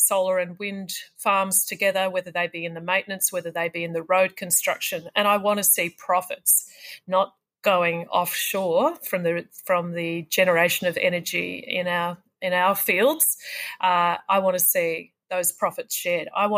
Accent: Wangaratta, Victoria, Australia; pretty much from my hometown of Wangaratta right through to the next town, bigger town of Benalla

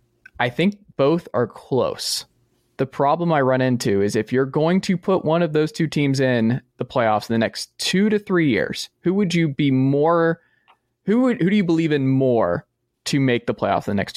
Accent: Atlanta, Georgia, United States; now in Knoxville, United States; I'm from Atlanta, so I've seen a little bit.

